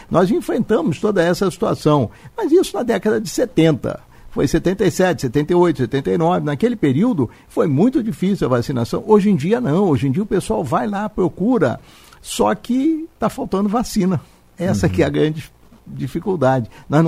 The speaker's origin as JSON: {"language": "Portuguese", "region": "Rio de Janeiro", "country": "Brazil", "said": "Eu sou oriundo do Rio de Janeiro"}